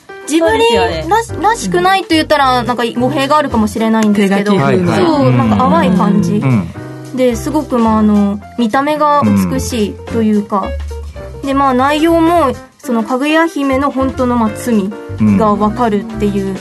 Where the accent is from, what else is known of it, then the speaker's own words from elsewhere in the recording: Kanto, Japan; 私は出身は別にこう関西ではなく関東なんですけど関東なんですけど